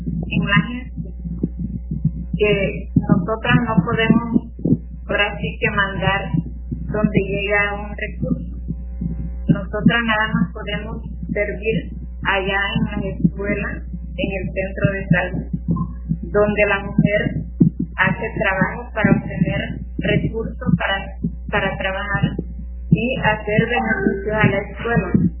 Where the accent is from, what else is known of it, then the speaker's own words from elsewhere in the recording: Coladero, Mexico; fui candidata a la agencia de policía de mi pueblo, que se llama Coladero. Es una agencia del municipio de Santiago Nacional, como con 1.755 habitantes.